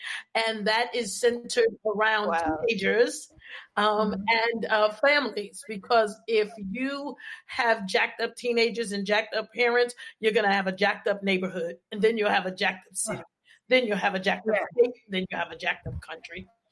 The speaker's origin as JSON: {"language": "English", "town": "Stamford", "region": "Connecticut", "country": "United States", "tie": "born or raised there", "said": "I was raised in Stamford, Connecticut."}